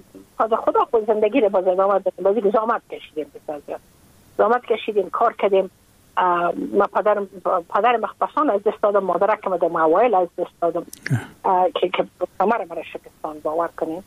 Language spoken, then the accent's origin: Persian; Afghanistan; moved away as an adult; now in United States; من که از افغانستان بر آمدم من اون سال بودم 28 ساله